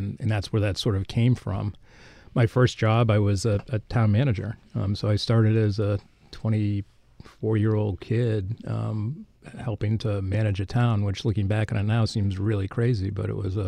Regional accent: Reading, Massachusetts, United States; So I grew up right outside of Boston, mm-hmm. in a suburb called Reading. So I'm born and bred a Boston guy.

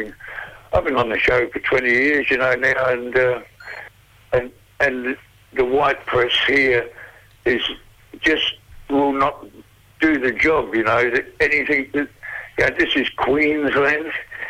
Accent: England, United Kingdom; now in Australia; Because I'm English, still, I've been here 60 years, married to an Aboriginal woman for nearly 40 years.

